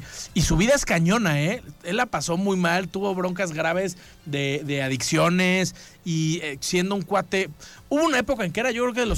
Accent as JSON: {"language": "Spanish", "country": "Mexico", "said": "Tú vas a cualquier país del mundo y dices, soy mexicano, y te tiran una buena onda brutal."}